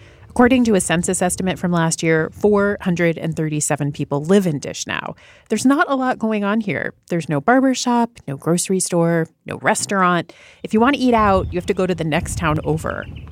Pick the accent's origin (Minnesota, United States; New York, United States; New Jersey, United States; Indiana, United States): New York, United States; as a New Yorker, I don't drive